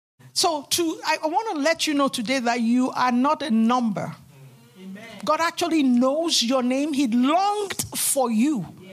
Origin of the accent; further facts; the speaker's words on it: Nigeria; I grew up in Nigeria, and my grandmother had a stall.